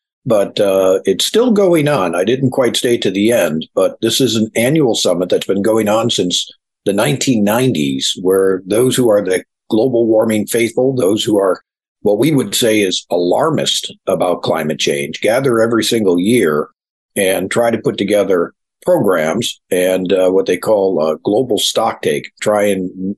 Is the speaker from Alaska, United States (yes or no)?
no; Buffalo, New York, United States; As a matter of fact, I'm originally from Buffalo, New York, and I took that coming ice age rather seriously.